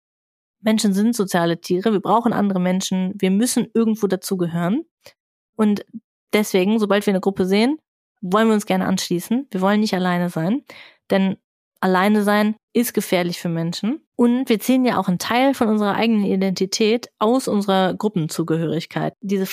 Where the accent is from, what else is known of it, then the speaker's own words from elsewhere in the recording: Germany; now in Netherlands; ich bin auch Deutsche.